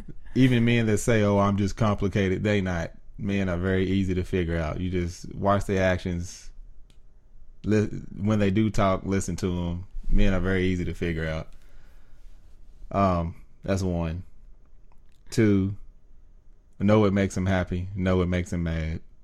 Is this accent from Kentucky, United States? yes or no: yes; Kentucky, United States; moved away; I'm from Kentucky. In the South, everybody speaks.